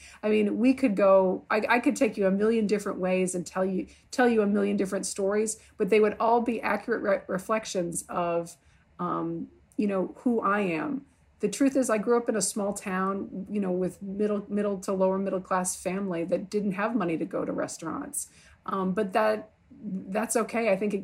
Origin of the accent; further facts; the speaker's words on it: Massachusetts, United States; also born or lived in Little Rock; growing up in a small town south of Boston, like Massachusetts, and then also then growing up in Little Rock is literally, I don't think you could have two extremes in this country.